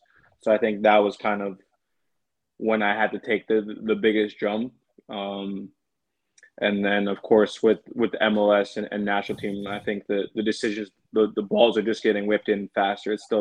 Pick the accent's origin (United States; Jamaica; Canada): Canada; But I think for me growing up in Canada, I didn't necessarily always know that I was going to go to college.